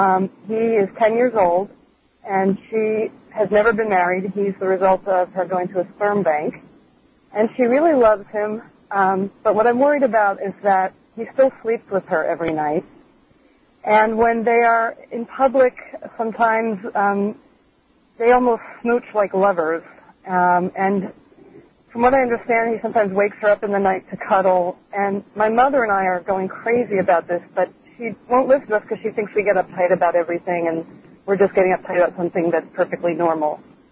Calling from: Queens, New York, United States; I'm calling from Queens.

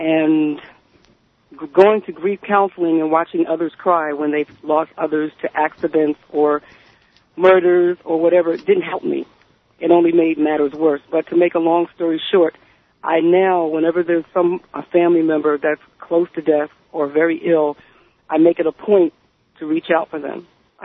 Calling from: New Jersey, United States; I'm calling from New Jersey.

